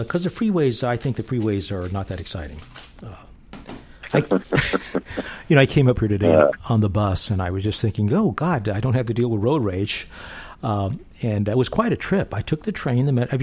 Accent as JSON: {"language": "English", "town": "Houston", "region": "Texas", "country": "United States", "also_born_or_lived": "New York City", "said": "Oh, I'm from Houston, Texas. I was born in New York City. I graduated University of Houston with a history English degree."}